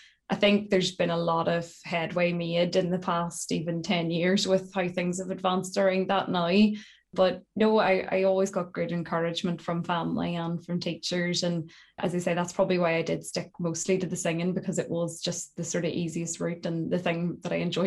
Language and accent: English; Pomeroy, Northern Ireland, United Kingdom; accent: a bit of a mix, a lot of Tyrone; now in Belfast, United Kingdom; There's definitely a lot of Tyrone in there, as you'd expect, being a Pomeroy native from the small village of Pomeroy.